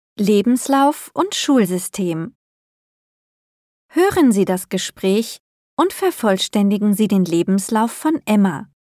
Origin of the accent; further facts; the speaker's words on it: Munich, Bavaria, Germany; also born or lived in Augsburg; Und ich komme aus Süddeutschland, aus München. Ich bin am 16. September 1995 in Augsburg geboren. Ich wohne mit meinen Eltern und meiner Schwester zusammen in Giesing